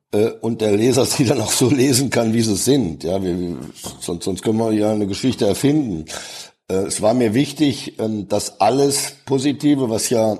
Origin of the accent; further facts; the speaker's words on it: Stadtallendorf, Hesse, Germany; hier in Stadtallendorf, wo ich jetzt wohne, das ist mein Heimatort, mein Heimatverein